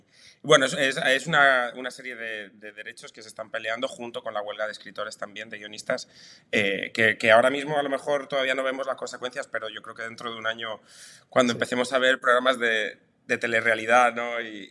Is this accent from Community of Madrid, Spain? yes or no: yes; Madrid, Community of Madrid, Spain; moved away as an adult; Es cierto, madrileño, sí, hasta mis 22 años Todo lo que fue mi infancia y juventud la viví en Madrid.